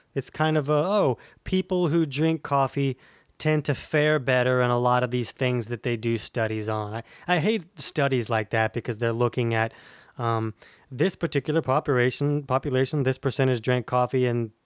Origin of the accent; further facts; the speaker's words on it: Orange Park, Florida, United States; I'm from Orange Park, Florida.